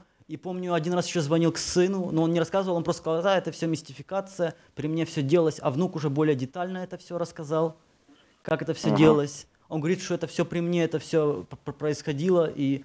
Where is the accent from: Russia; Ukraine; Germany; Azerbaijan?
Germany; Не, я из Германии.